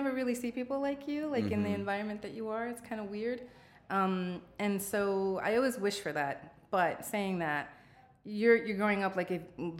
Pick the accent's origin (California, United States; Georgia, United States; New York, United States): New York, United States; New York City; My parents came here. They were both like 14 or 15, so I was born and raised here in the Bronx.